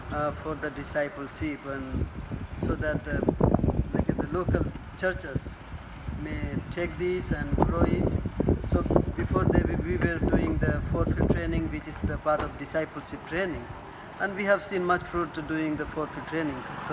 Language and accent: English; Bodh Gaya, Bihar, India; English is a second language; now in United States; I'm from India, place called Bodh Gaya.